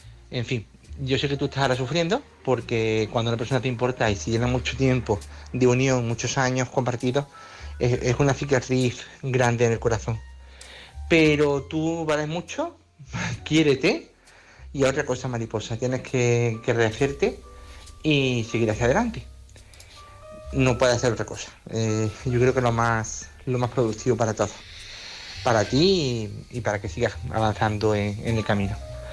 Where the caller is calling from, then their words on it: Córdoba, Andalusia, Spain; de Córdoba.